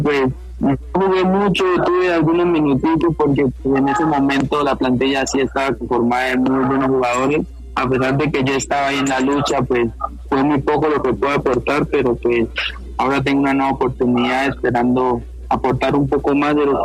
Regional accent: Colombia; also born or lived in United States; Creo que soy colombiano y estando en Estados Unidos pude ver mucho la liga

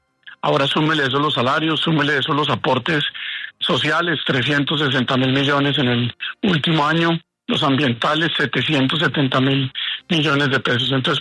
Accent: Colombia; Eso como colombianos tenemos que señalarlo

